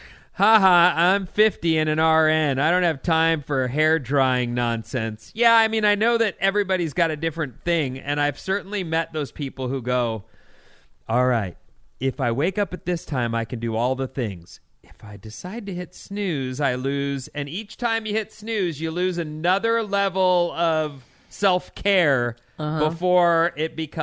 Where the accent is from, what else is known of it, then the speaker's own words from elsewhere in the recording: Wisconsin, United States; I grew up in Wisconsin, and we ate raw hamburger sandwiches every holiday season growing up.